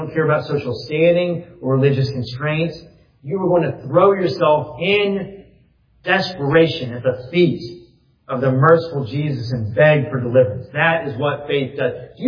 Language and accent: English; Texas, United States; I'm true Texan. I've lived in Texas my whole life.